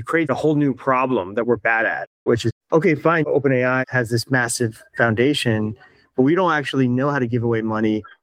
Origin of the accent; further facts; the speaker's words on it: Washington, District of Columbia, United States; I grew up in Washington, D.C. I live in Washington, D.C.